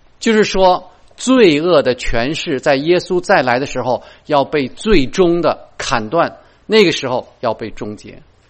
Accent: Beijing, China; 我说我这是从小在这长大的，我以前在这儿的地方往西一看呢，一直能看到西山

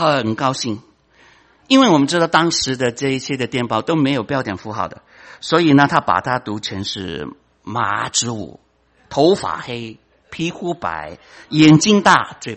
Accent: China; Chinese is a second language; moved away as an adult; now in United States; 我们老中，我们来到异邦生活，英文不是我们第一语言，可是呢我们知道中文啊

